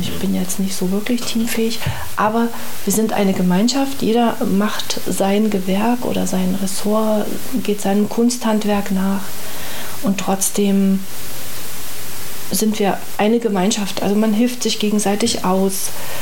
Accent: Erfurt, Thuringia, Germany; Ich bin in Erfurt aufgewachsen und habe meine Christenlehre in der Ägidienkirche verbracht.

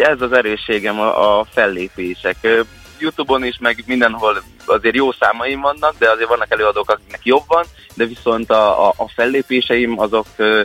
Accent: Vámosmikola, Pest, Hungary; Én egy Vámos Mikolai gyerek vagyok

